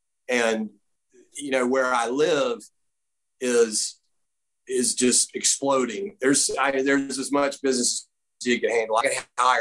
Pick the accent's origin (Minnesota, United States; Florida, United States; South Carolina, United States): South Carolina, United States; Greenville; My hometown of South Greenville, South Carolina is notoriously boozy.